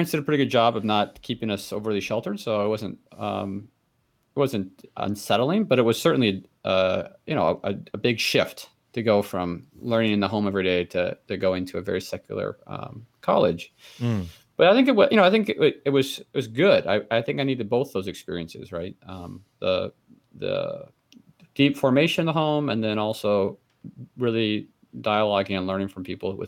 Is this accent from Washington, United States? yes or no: yes; Issaquah, Washington, United States; Well, I grew up in Issaquah, Washington, so on the outskirts of Seattle, and grew up attending church.